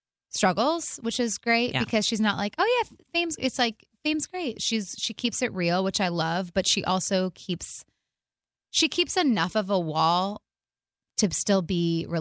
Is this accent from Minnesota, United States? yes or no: no; Michigan, United States; I forget that we're from Michigan.